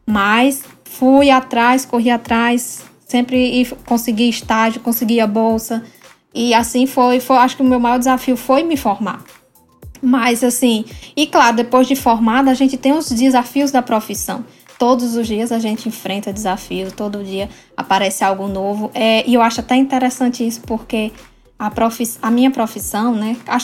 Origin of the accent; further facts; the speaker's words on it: Ceará, Brazil; also born or lived in Rio Grande do Norte; eu sou cearense, né? Mas eu também tenho um histórico no Rio Grande do Norte, que foi onde eu me formei e cresci profissionalmente falando. Mas agora estou de volta no Ceará, atuando aqui